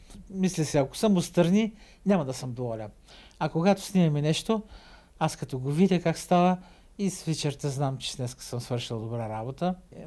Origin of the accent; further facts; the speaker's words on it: Popovo, Targovishte Province, Bulgaria; Най-много ме радва, че в моя роден град са направили музей, исторически музей, в старото училище. Попово и там.